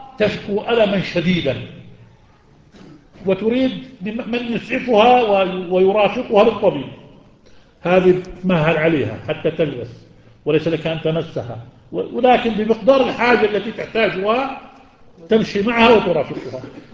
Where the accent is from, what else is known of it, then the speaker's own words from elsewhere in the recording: Jerash, Jerash Governorate, Jordan; جرش الجزيرة في مكة، وجرش بلدتنا